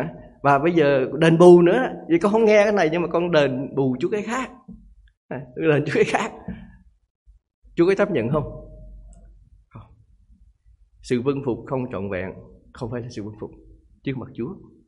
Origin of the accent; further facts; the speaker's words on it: Northern Vietnam, Vietnam; accent: Southern Vietnamese; tôi với nói giọng Nam mà tôi là Bắc Kỳ